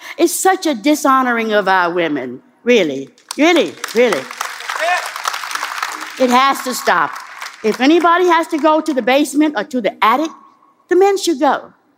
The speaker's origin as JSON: {"language": "English", "region": "the South", "country": "United States", "tie": "born or raised there", "said": "I didn't become a Muslim, certainly, to sit in the back of the bus. I grew up in the South."}